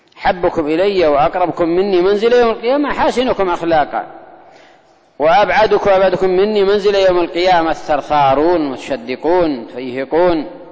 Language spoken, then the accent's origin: Arabic; Yemen; لكن أنا أرى أنك ربما خاصة عندنا في اليمن